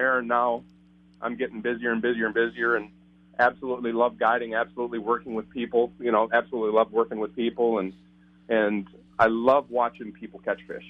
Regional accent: United States; Well, you know, I grew up with zebra mussels growing up on the Mississippi River, you know, so I kind of knew what was going to happen.

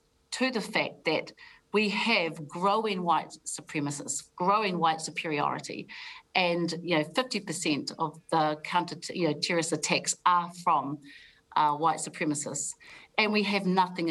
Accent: Taranaki, New Zealand; You know, I'm from Taranaki, for goodness sake

